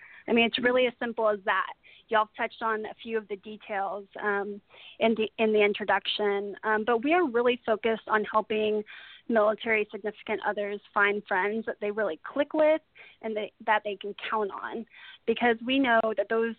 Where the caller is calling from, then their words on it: Austin, Texas, United States; Yeah, so I'm calling from Austin, Texas, just down the road from Fort Hood.